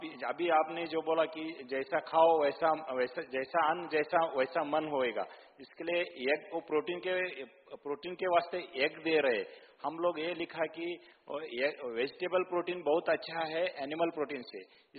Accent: Belagavi, Karnataka, India; मैं कर्नाटक बेलगाम डिस्ट्रिक्ट से बिलोंग करता हूँ।

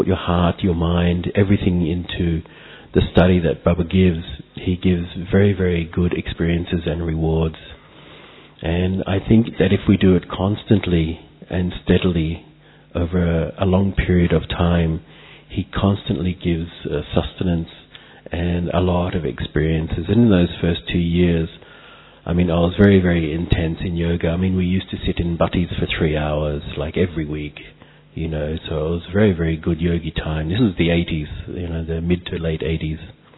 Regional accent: Australia; now in India; from Australia originally. So I spend most of my time in Shantivan now doing service.

